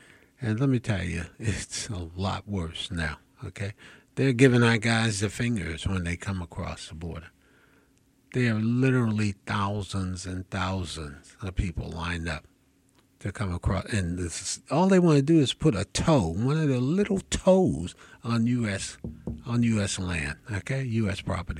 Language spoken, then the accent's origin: English; New Jersey, United States; now in Mobile, United States; Hell, I was born right here in Mobile when I was 10. My mother and father and the 8 children went to New Jersey. I grew up there.